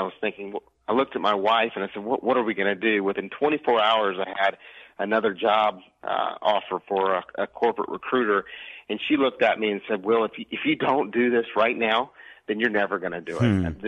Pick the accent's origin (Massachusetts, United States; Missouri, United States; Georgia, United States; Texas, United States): Texas, United States; Austin; I'm from Austin. I went to college at Ole Miss